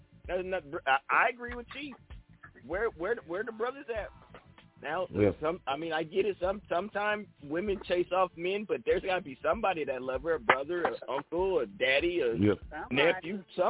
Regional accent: Oakland, California, United States; Now I come from the era, you know, I come from Oakland. I come from the era where niggas used to shoot at cops.

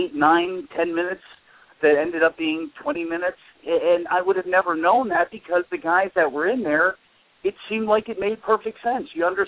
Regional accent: Baltimore, Maryland, United States; You know, I remember it being the fact that I grew up in Baltimore

